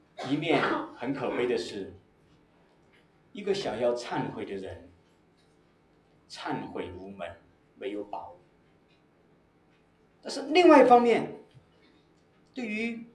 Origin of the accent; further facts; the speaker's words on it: China; 一种人是我们中国人当中的大部分人